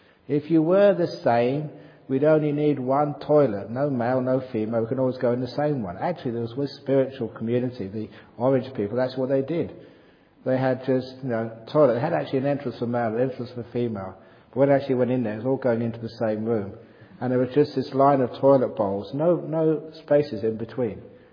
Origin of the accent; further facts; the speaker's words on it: England, United Kingdom; Because I was brought up in England, you always follow football teams.